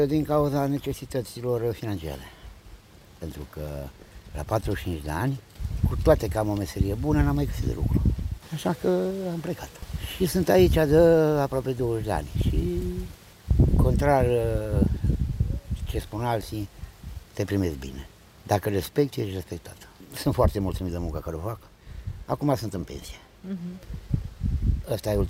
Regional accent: Romania; now in Italy; Am trăit 44 de ani acolo. Acum, dacă am plecat în Italia, trebuie să vorbești jumate italiene, jumate românește? Nu. Sunt român.

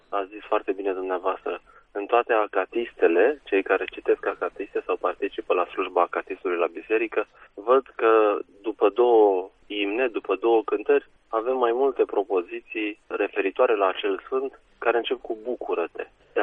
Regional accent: Pitești, Argeș, Romania; born there; also born or lived in Târgoviște / Ploiești; Eu m-am născut la Pitești, apoi am stat în Târgoviște, în Ploiești.

